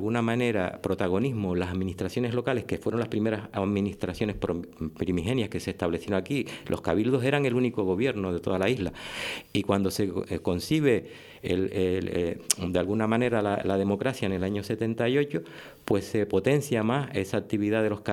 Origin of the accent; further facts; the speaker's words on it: Canary Islands, Spain; Los canarios estamos muy identificados con Sevilla porque somos provincia eclesiástica de Sevilla